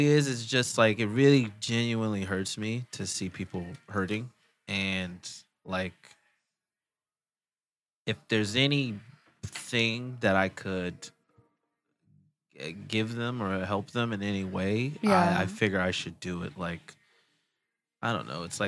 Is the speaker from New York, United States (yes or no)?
no; Los Angeles, California, United States; I grew up in South Central, so I grew up in the bad part of Los Angeles. I grew up in actual Los Angeles